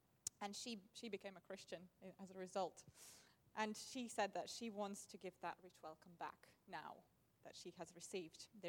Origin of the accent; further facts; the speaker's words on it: Latvia; moved away as an adult; now in United Kingdom; I come from Latvia originally. In fact, I came here as an international student myself to Birmingham.